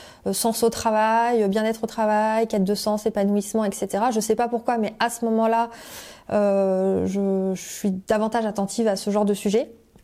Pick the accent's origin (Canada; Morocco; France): France; La Rochelle, Nouvelle-Aquitaine; also born or lived in Paris; Alors, je suis née à Paris, un petit peu à côté de Paris, en 85. Mon papa travaillait dans la banque et ma maman travaillait pour une grande marque de textile. Et puis, au bout de 3 ans, pour des raisons professionnelles de mon papa, on a été amené à déménager à La Rochelle